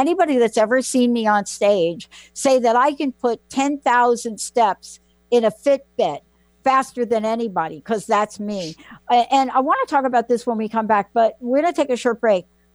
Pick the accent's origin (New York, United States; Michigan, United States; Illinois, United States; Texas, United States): New York, United States; The Bronx; I'm from the Bronx